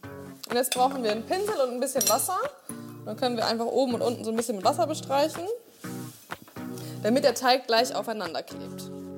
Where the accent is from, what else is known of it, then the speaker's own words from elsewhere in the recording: Northern Germany, Germany; also born or lived in Black Forest; Ich bin nämlich im Schwarzwald geboren und im Norden aufgewachsen